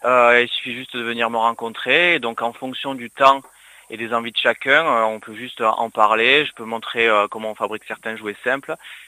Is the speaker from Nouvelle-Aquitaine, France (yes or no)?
no; Gruissan, Occitanie, France; Je suis natif de Grissan et c'est vrai que j'aime parcourir les collines, les bords d'étang pour faire découvrir notre territoire.